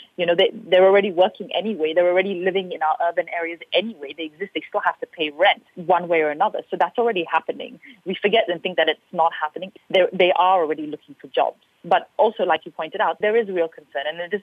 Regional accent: Malaysia; as a Malaysian

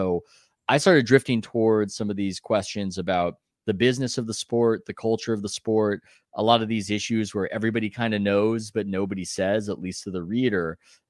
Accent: San Diego, California, United States; I'm from San Diego. So it's Trevor Hoffman

